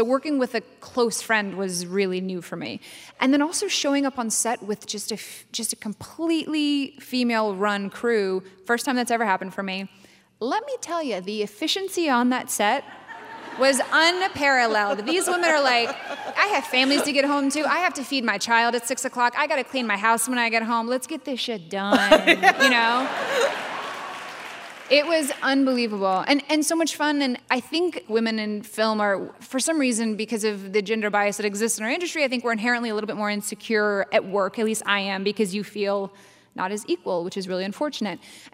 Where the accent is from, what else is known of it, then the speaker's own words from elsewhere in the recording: North Carolina, United States; also born or lived in Brooklyn; now in Texas, United States; I grew up in North Carolina, so they're like, oh, that's kind of New York adjacent. And I ended up living in Brooklyn, which was a thing in itself.